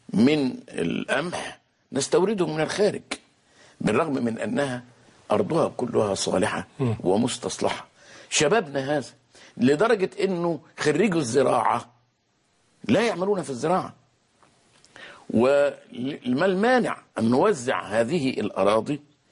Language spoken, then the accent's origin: Arabic; Egypt; النقطة الثانية ان اصحاب الاموال عندنا في مصر